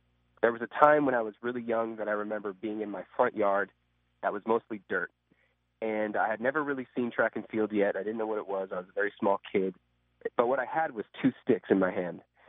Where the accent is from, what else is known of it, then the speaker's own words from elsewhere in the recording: La Pine, Oregon, United States; also born or lived in Bend; I grew up in Bend my later youth years. My younger youth years, I grew up in La Pine, which is about 30 minutes south, which is a little bit even more remote. A small town of about 2,000